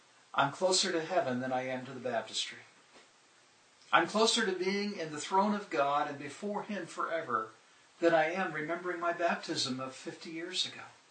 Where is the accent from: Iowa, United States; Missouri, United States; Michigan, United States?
Missouri, United States; Since I'm from Missouri, I have to tell that little joke.